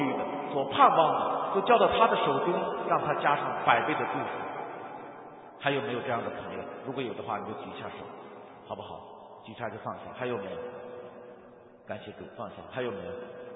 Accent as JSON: {"language": "Chinese", "country": "China", "said": "谢谢你看得起我们中国人，拣选了我们"}